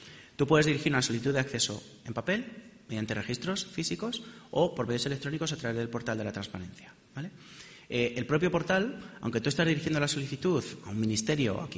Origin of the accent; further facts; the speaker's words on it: Sonseca, Castilla-La Mancha, Spain; mi pueblo, Sonseca, en la provincia de Toledo.